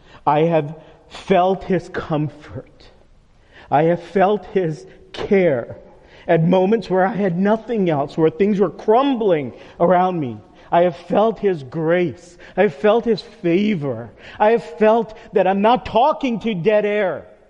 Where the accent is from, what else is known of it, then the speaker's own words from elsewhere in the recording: New York, United States; I'm a New Yorker. I used to serve in some different churches in the New York metro area.